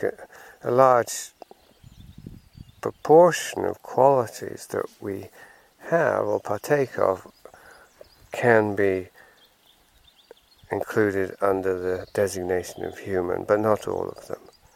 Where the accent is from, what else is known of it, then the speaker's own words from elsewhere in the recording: England, United Kingdom; Just as I can acknowledge that I'm a man, or that I'm white, or that I'm English, or that I love movies, or that I'm a writer